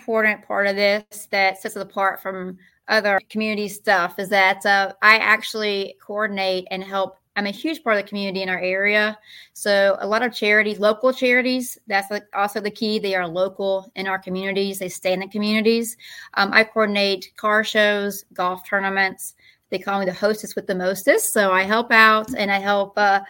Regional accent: Tucker, Georgia, United States; So part of my background, I grew up in Tucker, and Tucker's known for their Tucker Days parades and all that.

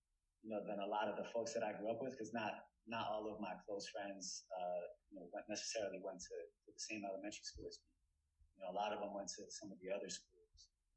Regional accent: Worcester, Massachusetts, United States; I grew up in Great Brook Valley, which is a small housing project in Worcester. And it was, you know, when I was growing up, it was pretty rough.

